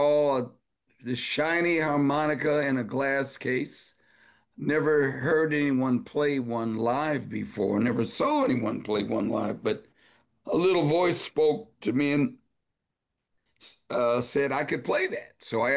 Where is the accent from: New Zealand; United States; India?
United States; Los Angeles, California; also born or lived in Chicago; basically, I'm a Chicago native because that's where we lived before I moved to Los Angeles at about the age of five, and I grew up there